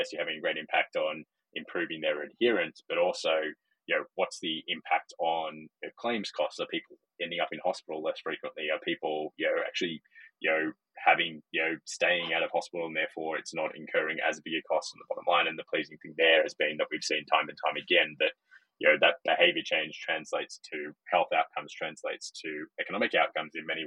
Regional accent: Australia; as people could probably tell from the accent, I'm originally from Australia

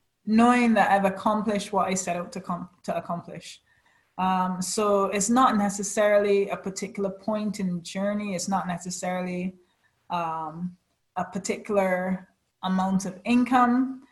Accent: Barbados; So I'm from Barbados.

